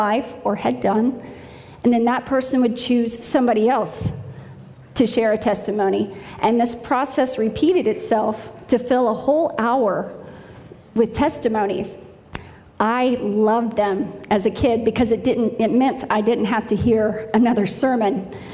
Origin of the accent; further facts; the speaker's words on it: Kansas, United States; As a young girl, I grew up in Kansas, and we went to this little Baptist church out in the country. It's in the middle of nowhere.